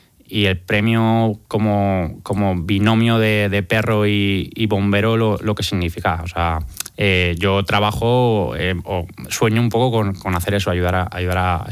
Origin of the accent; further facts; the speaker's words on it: Valencia, Valencian Community, Spain; yo soy vecino de Campanar de toda la vida, o sea que imagínate